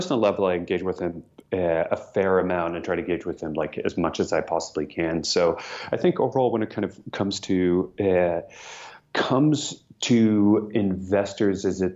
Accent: Sweden; moved away as an adult; now in United States; I grew up in Sweden

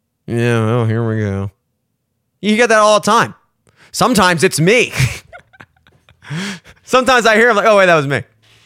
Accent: Maryland, United States; Whatever. Maybe it's because I'm from Maryland.

